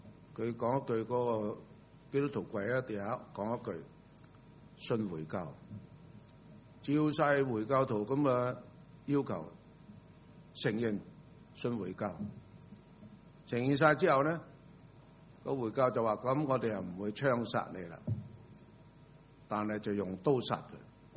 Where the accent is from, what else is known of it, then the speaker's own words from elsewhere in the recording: China; 我哋要关怀我哋中国人遍布世界各地啊